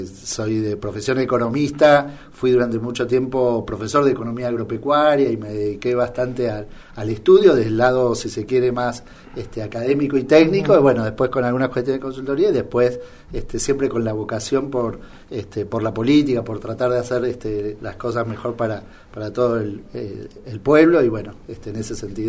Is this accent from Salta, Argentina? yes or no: no; Buenos Aires, Argentina; born there; yo nací en Capital. Nací en Capital, con familia en el interior de la provincia de Entre Ríos, pero nací en Capital. Y bueno, después con distintas radicaciones.